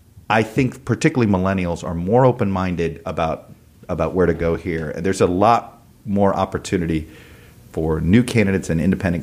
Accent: Miami, Florida, United States; I grew up in Miami. He was such a towering figure in how of the politics that I learned.

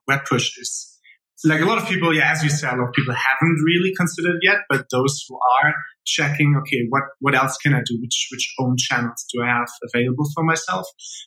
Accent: Germany; I'm originally from Germany. Actually coming from a small village on an island. Like literally an island, so you just got to get away.

